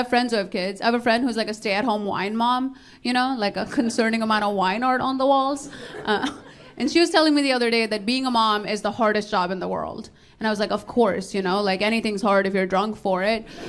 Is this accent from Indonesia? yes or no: no; Nepal; I grew up in Nepal. I went to an all-girl Catholic boarding school in Nepal for 7 years. Yeah, which is a school full of Hindu children and super Catholic nuns.